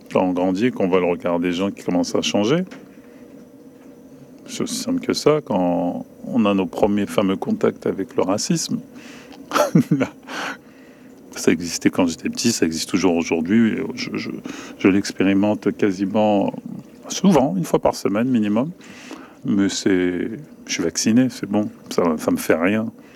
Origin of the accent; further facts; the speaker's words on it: France; born there; Je suis né en France, de toute façon.